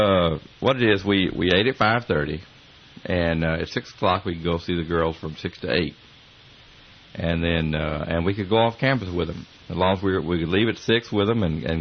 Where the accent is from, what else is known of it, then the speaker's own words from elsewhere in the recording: Texas, United States; I was from Texas, so I had to leave.